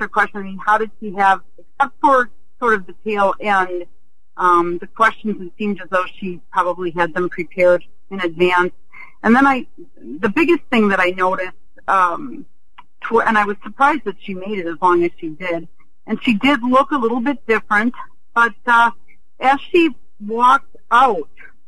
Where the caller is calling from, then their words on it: Milwaukee, Wisconsin, United States; I'm in Milwaukee, actually.